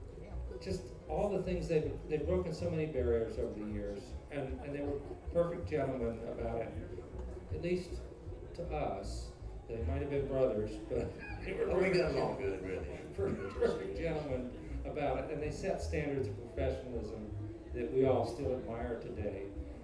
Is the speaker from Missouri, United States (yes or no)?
no; West Virginia, United States; the shy, quiet country boy that is from my home state of West Virginia, and I used to play some music.